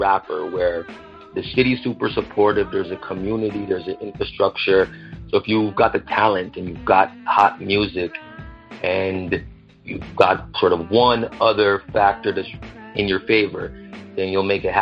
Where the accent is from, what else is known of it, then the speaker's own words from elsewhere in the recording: Toronto, Ontario, Canada; growing up in Toronto